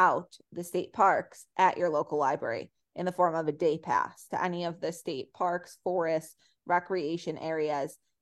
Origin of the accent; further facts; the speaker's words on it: Chicago, Illinois, United States; because I'm very much from the Chicago area